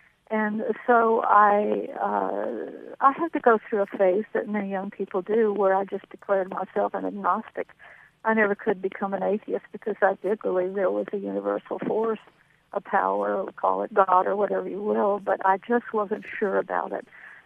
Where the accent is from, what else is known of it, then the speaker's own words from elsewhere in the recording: Deep South, United States; I was raised in the Deep South, and my background is as a Southern Baptist.